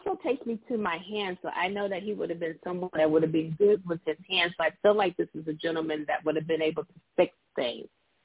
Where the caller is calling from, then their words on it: Florida, United States; I'm calling from Florida.